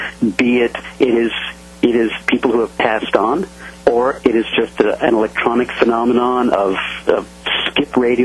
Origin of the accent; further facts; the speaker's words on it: Montreal, Quebec, Canada; now in Seattle, United States; I'm actually a Canadian. I'm actually from Montreal.